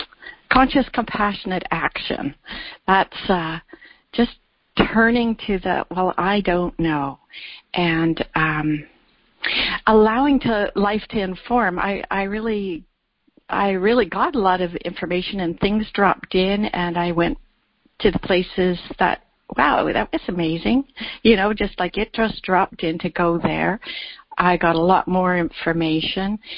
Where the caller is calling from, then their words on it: Vancouver, British Columbia, Canada; I'm phoning from Vancouver.